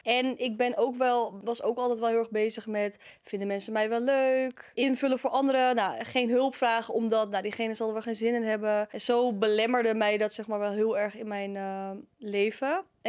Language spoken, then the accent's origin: Dutch; Heemskerk, North Holland, Netherlands; also born or lived in Heerhugowaard; Oh ja, ik uit Heemskerk. Dat ligt nogal redelijk dichtbij, ja.